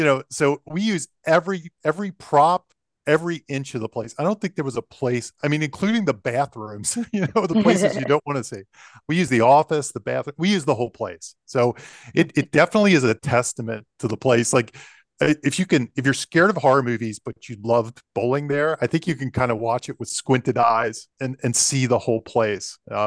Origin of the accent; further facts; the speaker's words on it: Catonsville, Maryland, United States; So I grew up in Catonsville and there was a lot of bowling in Catonsville when I was a kid.